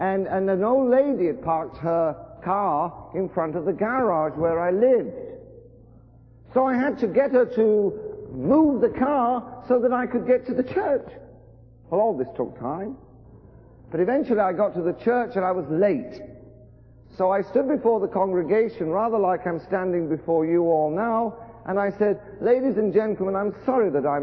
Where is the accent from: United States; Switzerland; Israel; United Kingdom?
United Kingdom; England; you probably know that by my accent that I am indeed from England.